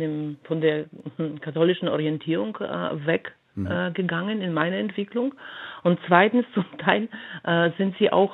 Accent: Poland; German is a second language; now in Germany; Das ist schwierig, weil ich seit 30 Jahren hier in Deutschland lebe. Komme ich aus Polen

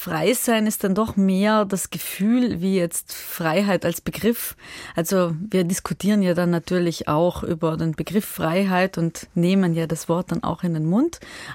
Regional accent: Trentino-Alto Adige, Italy; ich komme ja aus Südtirol

